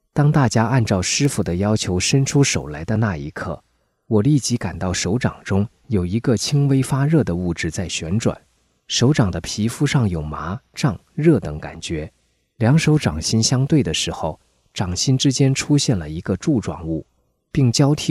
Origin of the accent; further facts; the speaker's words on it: China; born there; 我从哪里来？为什么我只能出生在中国最偏僻的边陲地区？为什么我从小就要经受那么多的磨难？